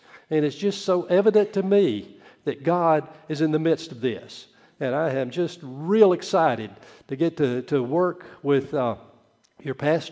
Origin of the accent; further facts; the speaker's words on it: Greenville, South Carolina, United States; but I grew up in Greenville